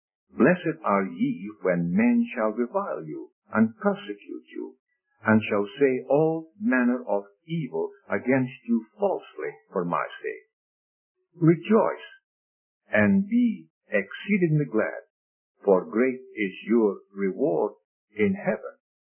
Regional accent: Scotland, United Kingdom; When I was growing up in Scotland, there was a group of preachers that were going around

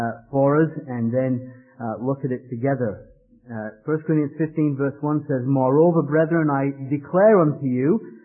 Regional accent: Leeds, Yorkshire and the Humber, United Kingdom; accent: mongrel accent; moved away as an adult; also born or lived in Ireland; now in United States; I'm actually from Leeds in the north of England, and have worked in Ireland as a missionary for 8 years, and I have an Irish wife. So you might say that my accent is a mongrel accent, a little bit of this and a little bit

